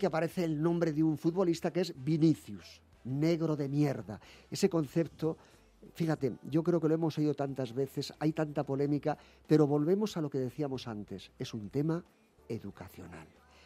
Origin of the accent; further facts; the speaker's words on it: Spain; ¿Somos los españoles racistas?